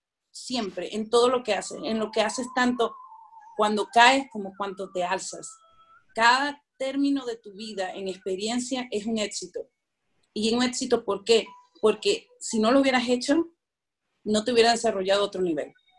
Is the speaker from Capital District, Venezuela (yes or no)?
yes; Caracas, Capital District, Venezuela; born there; nací en Caracas, Venezuela, hace unos cuantos años. tengo una edad, yo siempre digo, a flor de piel